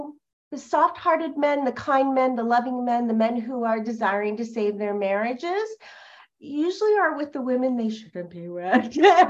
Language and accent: English; Canada; so I'm from Canada. You're talking, I'm in Canada right now.